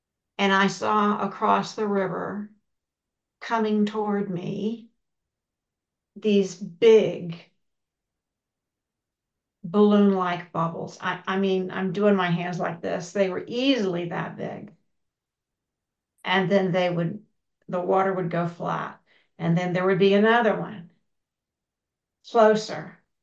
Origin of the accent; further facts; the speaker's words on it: Florida, United States; I grew up in Florida, and North Florida